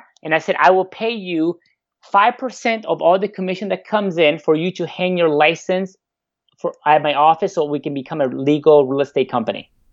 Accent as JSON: {"language": "English", "country": "Argentina", "said": "I travel a lot to Latin America. I'm from Argentina."}